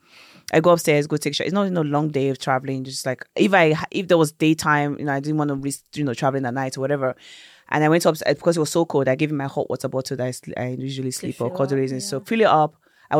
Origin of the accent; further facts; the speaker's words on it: Lagos, Nigeria; I grew up in Lagos, you know, so I've gone through Oshodi and the rest of Balogun market